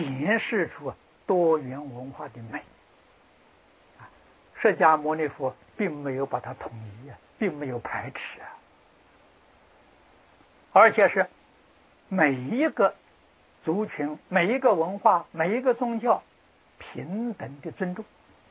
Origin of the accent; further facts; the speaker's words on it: China; 我们中国人喜欢简略